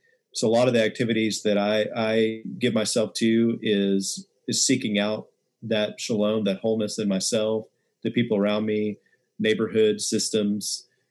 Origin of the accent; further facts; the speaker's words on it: Texas, United States; I grew up in West Texas, and real small town. You know, we didn't even have like a stoplight in the town, and didn't have locks on our lockers.